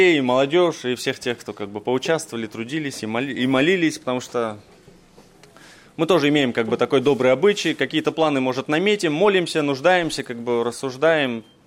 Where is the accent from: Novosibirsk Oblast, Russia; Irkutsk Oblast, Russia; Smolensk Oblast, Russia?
Novosibirsk Oblast, Russia; Novosibirsk; мне 31 год, лет. Мы из Новосибирска